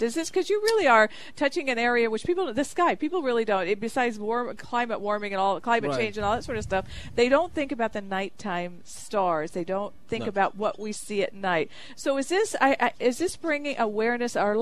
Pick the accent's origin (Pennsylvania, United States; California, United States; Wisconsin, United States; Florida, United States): California, United States; I'm from the Coachella Valley